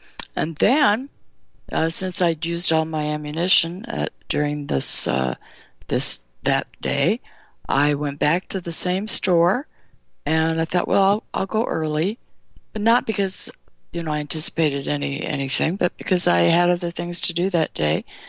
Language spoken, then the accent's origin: English; California, United States; also born or lived in Nevada; I was raised in California, Nevada, and in those two states.